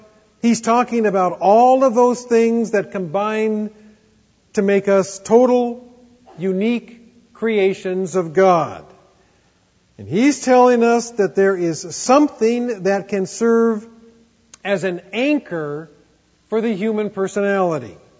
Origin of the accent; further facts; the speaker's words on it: Seattle, Washington, United States; I remember when I was a kid, I was brought up in Seattle.